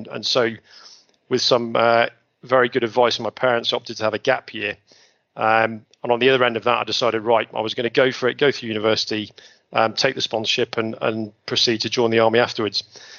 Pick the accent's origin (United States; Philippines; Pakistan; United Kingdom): United Kingdom; Liverpool, North West England; accent: Scouse; as you can tell from my broad Scouse accent, I'm a Scouser by background.